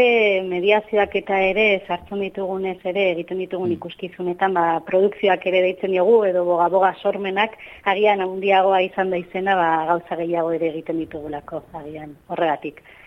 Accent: Tafalla, Navarre, Spain; ni berez jatorriz Tafallakoa naiz Tarrabian bizi naiz

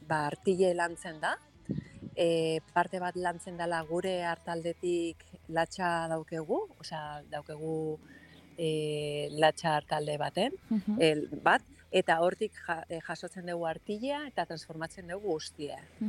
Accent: Catalonia, Spain; first language Catalan; Basque is a second language; now in Basque Country, Spain; etortzen naiz Kataluniatik eta jaio dut olako herrin eta badakit hizkuntza oso garrantzitsua dela

